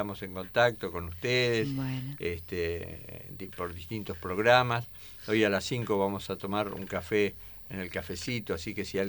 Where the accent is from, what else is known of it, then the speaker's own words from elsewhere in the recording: General Roca, Río Negro, Argentina; born there; yo nací en Roca.